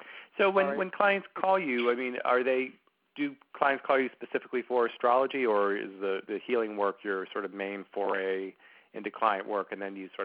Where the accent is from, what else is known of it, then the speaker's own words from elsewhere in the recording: Pittsburgh, Pennsylvania, United States; Okay, I'm from Pittsburgh originally myself.